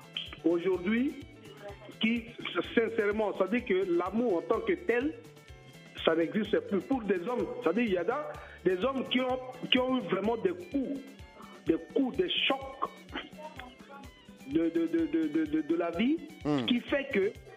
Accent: Central African Republic; Chez nous, en Centrafrique, on appelle ça le travail.

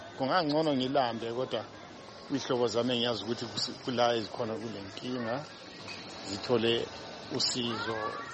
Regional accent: Johannesburg, Gauteng, South Africa; I'm just from Joburg.

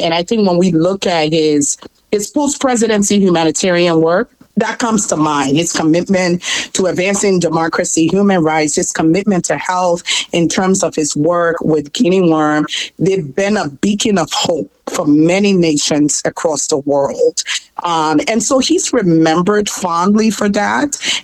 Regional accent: Liberia; I'm originally from Liberia, but I had the opportunity 4 years ago to serve as IRC's country director in the Republic of Liberia for 4 years.

